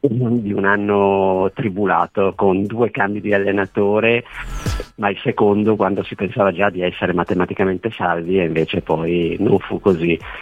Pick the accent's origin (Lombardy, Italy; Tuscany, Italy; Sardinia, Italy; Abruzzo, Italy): Lombardy, Italy; Milan; non ero mai uscito di casa, sempre vissuto a casa mia, perché io sono di Milano